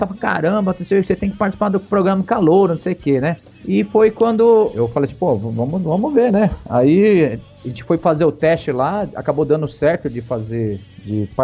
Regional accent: Maringá, Paraná, Brazil; E como eu cresci em Maringá, ouvindo mais música sertaneja

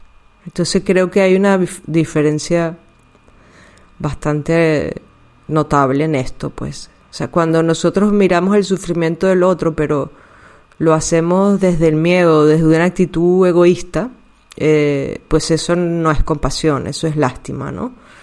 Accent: Venezuela; also born or lived in Mexico; now in Spain; también soy inmigrante, ya tengo unos 20 años de inmigrante. Soy venezolana. Luego viví en México, que fui inmigrante en México también. Luego me hice mexicana, luego me vine a España, ahora soy catalana, adoptada.

